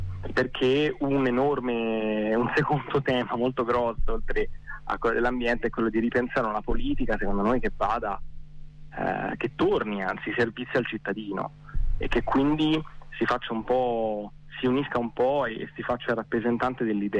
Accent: Prato, Tuscany, Italy; Noi siamo di Prato e questa cosa è evidente

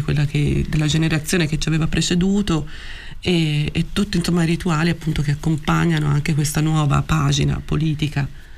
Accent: Florence, Tuscany, Italy; sono fiorentina, è legata alla mia città.

